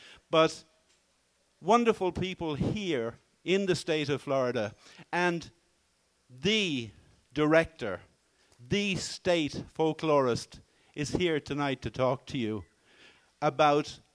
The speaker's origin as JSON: {"language": "English", "town": "Ennis", "region": "Munster", "country": "Ireland", "also_born_or_lived": "Dublin", "said": "I'm from Dublin. Well, actually, I'm from Ennis in County Clare, but don't hold that against me."}